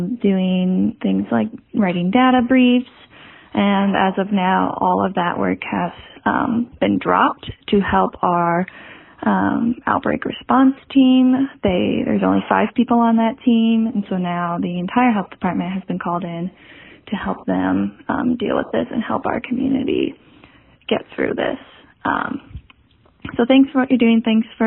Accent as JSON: {"language": "English", "region": "Missouri", "country": "United States", "said": "I'm from Missouri, and I work for a county health department here."}